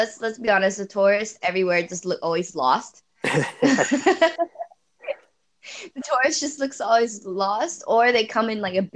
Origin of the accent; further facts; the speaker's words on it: Texas, United States; Maybe I come from Texas, where it's like the southern thing, where everybody's like, "Hey, how you doing?"